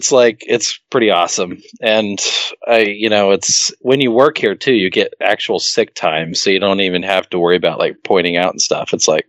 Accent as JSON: {"language": "English", "region": "Midwest", "country": "United States", "said": "I come from the Midwest. I can wade in the snow, and this is nothing, you pansies."}